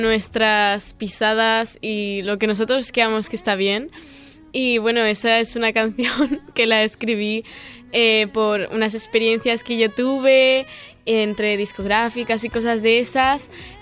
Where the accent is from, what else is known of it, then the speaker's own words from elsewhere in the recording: Valencian Community, Spain; Porque encima que lo tenemos en Valencia, en mi tierra, claro.